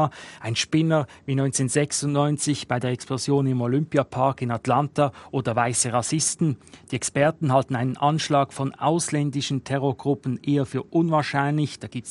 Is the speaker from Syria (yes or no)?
no; Switzerland; now in United States; mir als Schweizer hier